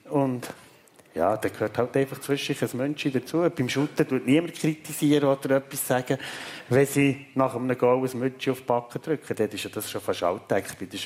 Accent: Switzerland; wir haben sicher als Schweizer als Vorurteil

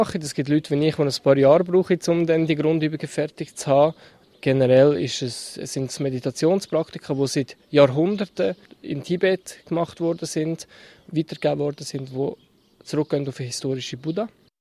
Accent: Schwyz, Switzerland; ich bin aufgewachsen im Kanton Schweiz und das ist ein katholisches Umfeld.

